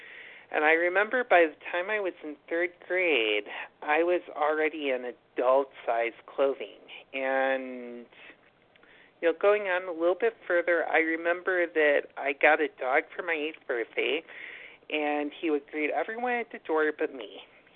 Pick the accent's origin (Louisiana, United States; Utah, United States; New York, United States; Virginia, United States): New York, United States; Buffalo; now in New York City, United States; overeater calling in from New York City this evening. I'm originally from Buffalo